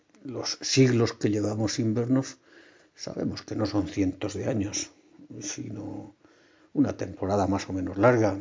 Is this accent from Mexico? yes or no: no; Spain; porque somos españoles y eso viste mucho